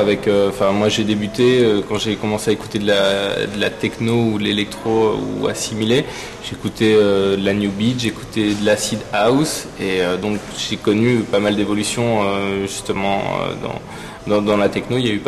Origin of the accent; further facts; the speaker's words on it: Paris, Île-de-France, France; Les gens sont fans parce que tu viens de Paris, tu viens de France